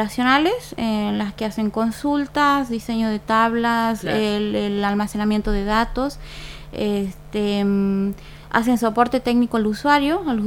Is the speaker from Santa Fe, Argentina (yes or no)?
no; Quimilí, Santiago del Estero, Argentina; Soy del interior, soy de Quimilí.